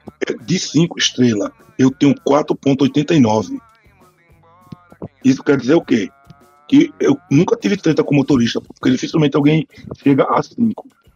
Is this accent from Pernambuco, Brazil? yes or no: yes; Recife, Pernambuco, Brazil; Não, mano, sou de Recife.